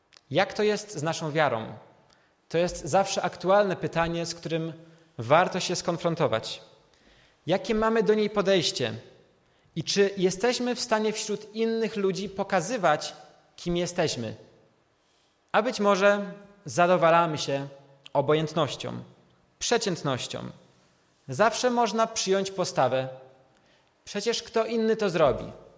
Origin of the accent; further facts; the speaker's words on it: Skoczów, Silesian Voivodeship, Poland; U nas w Skoczowie mamy dużą parafię, jest nas ponad 3,5 tysiąca, tak więc konfirmantów też jest dużo.